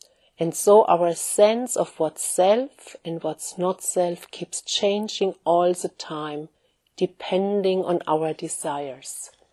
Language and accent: English; Germany; now in England, United Kingdom; me entering Germany, coming to my home country, you know, something is relaxing